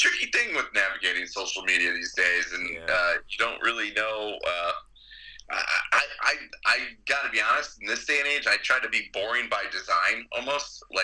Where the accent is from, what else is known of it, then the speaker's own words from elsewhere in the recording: South Beloit, Illinois, United States; I grew up in South Beloit, Illinois, right outside of Rockford, Illinois.